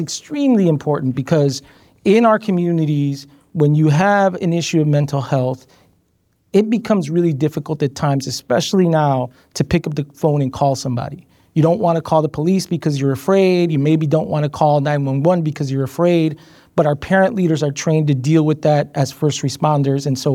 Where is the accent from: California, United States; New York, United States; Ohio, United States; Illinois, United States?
Illinois, United States; Chicago; And I grew up in South Lawndale, and I grew up four blocks from North Lawndale